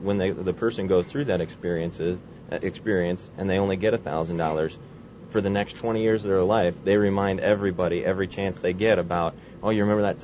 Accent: Cedar Rapids, Iowa, United States; Cedar Rapids.

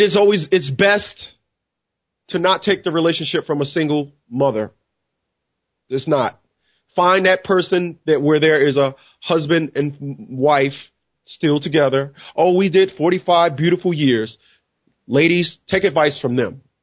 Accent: Newark, New Jersey, United States; I am from Newark, New Jersey. I was brought up in poverty.

